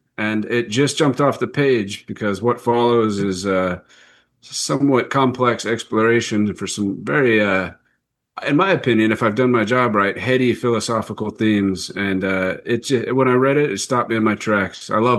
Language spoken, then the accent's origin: English; Raleigh, North Carolina, United States; born there; I was born in Raleigh, North Carolina, so it's not exactly a company town as related to the arts.